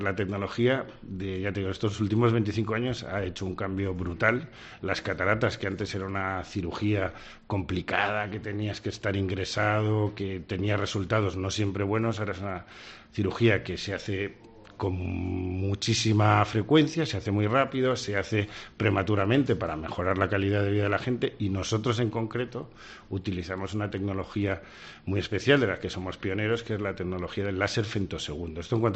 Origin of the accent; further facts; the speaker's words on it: Spain; Pero es que somos españoles.